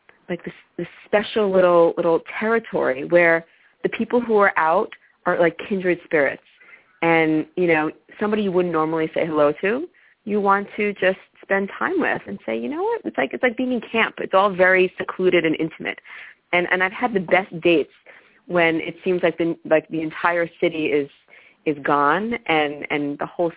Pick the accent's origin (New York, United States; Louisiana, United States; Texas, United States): New York, United States; Brooklyn; I'm from Brooklyn, and unlike most people who are actually from New York City, I love it the way somebody who is not from New York City loves it.